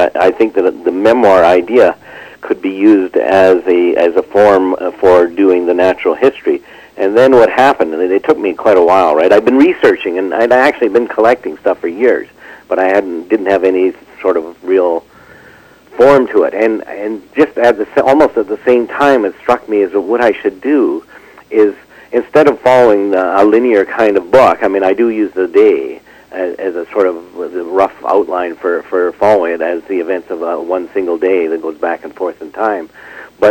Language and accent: English; British Columbia, Canada; Pretty well all through the Fraser Valley.